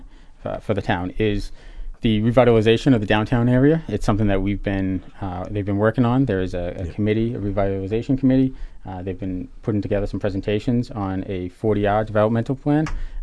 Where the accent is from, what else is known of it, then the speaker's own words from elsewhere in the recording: Rockland, United States; So I was born and raised in Rockland, graduate of the class of 1998. I'm a homeowner in Rockland, a lifelong resident.